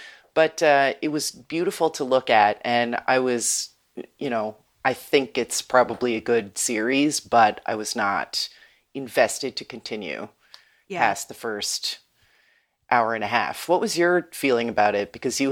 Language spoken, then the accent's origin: English; United States; as a young American reader